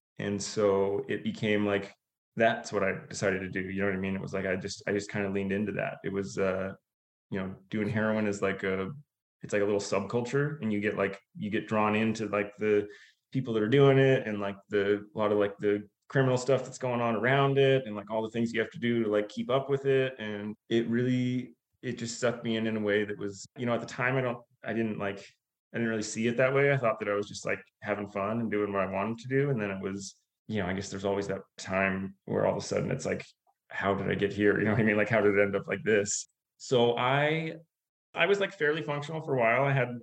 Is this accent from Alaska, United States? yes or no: yes; Alaska, United States; So the deal is, I grew up in Alaska. That's where I was born and raised.